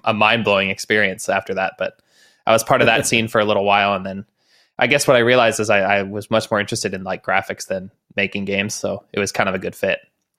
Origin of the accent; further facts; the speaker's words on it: Idaho, United States; I was from Idaho, which is like the northwest of the United States. So I was quite far from any real parties.